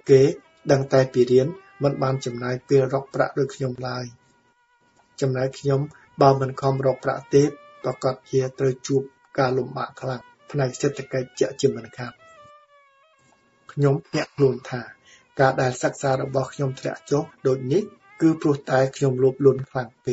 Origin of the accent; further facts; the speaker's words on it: Siem Reap, Cambodia; ស្រុកកំណើតរបស់ខ្ញុំស្របតាមក្តីប្រាថ្នារបស់ខ្ញុំកាលពីមុននោះខ្ញុំបានដឹងថាខ្ញុំមានសមត្ថភាពអាចប្រឡងប្រជែងយកលេខរៀងខ្ពស់ដើម្បីបានជ្រើសរើសទីកន្លែងធ្វើការដូចចិត្តឬអត់ទេព្រោះខេត្តសៀមរាបរបស់ខ្ញុំមានបេក្ខជនច្រើន